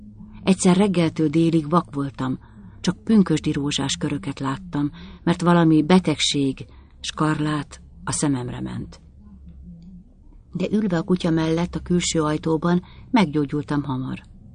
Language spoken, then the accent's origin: Hungarian; Felsőiszkáz, Veszprém County, Hungary; born there; Papír szerint 1925. július 17-én születtem, Felsőiszkázon, Veszprém megyében.